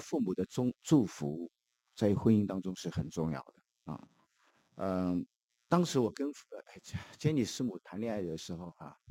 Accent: China; 所谓我们中国人讲这个红白喜事哈

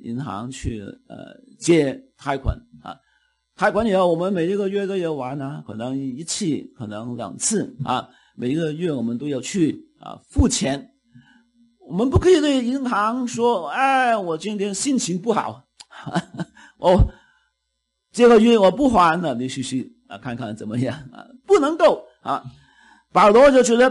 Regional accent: Guangdong, China; 我们年轻的时候我们就国内父母会不会这样讲我们广东人爸妈就妈妈特别是妈妈

